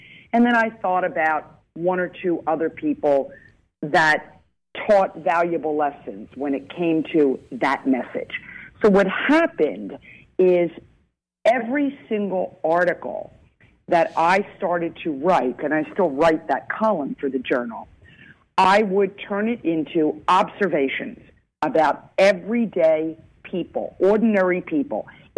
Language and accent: English; Philadelphia, Pennsylvania, United States; Coming back from a business trip one day, I'm from Philadelphia.